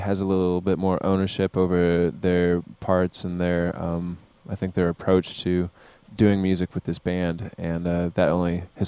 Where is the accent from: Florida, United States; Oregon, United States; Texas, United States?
Oregon, United States; Portland; now in Minneapolis, United States; I'm originally from Portland.